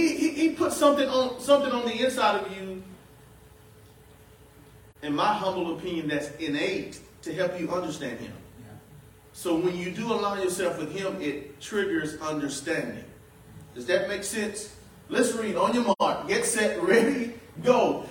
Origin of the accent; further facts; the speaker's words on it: Falfara, South Carolina, United States; I'm from Falfara, South Carolina. I talk a certain way. And I own it. I love it. I'm proud of it.